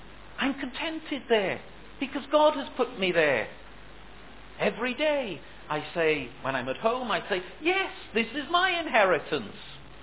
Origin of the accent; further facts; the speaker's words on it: United Kingdom; I am glad I'm a Brit. I'm glad I come from Britain.